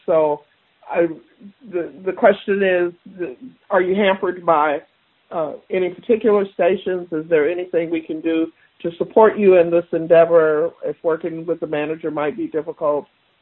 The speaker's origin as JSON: {"language": "English", "town": "Houston", "region": "Texas", "country": "United States", "said": "based on the fact I'm from Houston."}